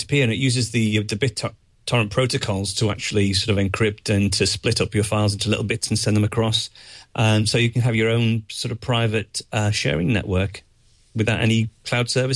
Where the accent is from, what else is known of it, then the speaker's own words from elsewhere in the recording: Liverpool, North West England, United Kingdom; And one of the courts is actually Liverpool, my hometown, so that's weird.